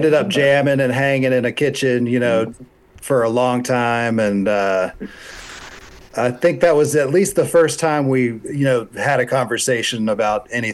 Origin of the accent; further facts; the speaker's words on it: Durham, North Carolina, United States; also born or lived in Colorado; Yeah, I'm from Durham originally.